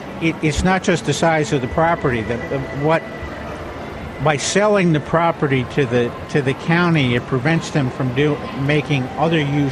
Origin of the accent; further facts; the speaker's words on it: Croydon, Pennsylvania, United States; I grew up in Croydon, Pennsylvania. I grew up half a block from the main line of the Pennsylvania Railroad.